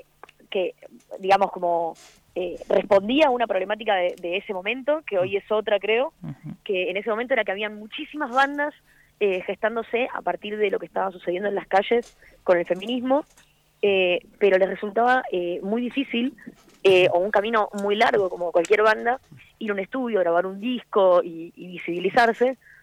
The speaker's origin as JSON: {"language": "Spanish", "country": "Argentina", "said": "soy argentina"}